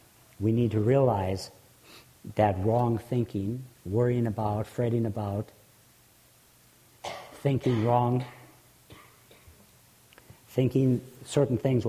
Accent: North Dakota, United States; I was brought up in North Dakota, saw a lot of deer.

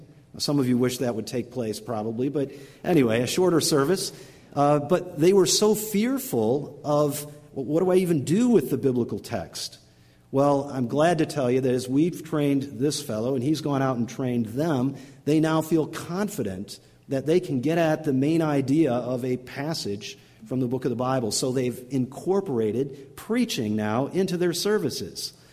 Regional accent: Livonia, Michigan, United States; now in Wheaton, United States; I grew up in Livonia, and my father was a pastor at First Baptist Church of Livonia for about 27 years, and then went on to be with the Lord. And since that time, we have relocated. We live in Wheaton, Illinois

